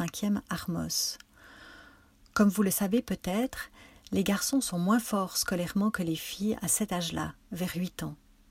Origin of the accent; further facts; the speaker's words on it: Switzerland; born there; j'ai 54 ans. Je suis née en Suisse. Mes parents sont tous deux italiens.